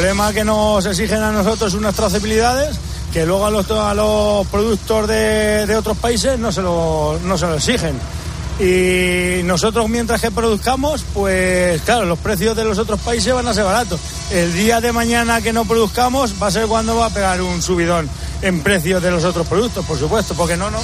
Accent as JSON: {"language": "Spanish", "town": "Valmojado", "region": "Castilla-La Mancha", "country": "Spain", "said": "venimos de la parte de nuestra ruta, es de Extremadura, pero yo vengo de Valmojado, Toledo."}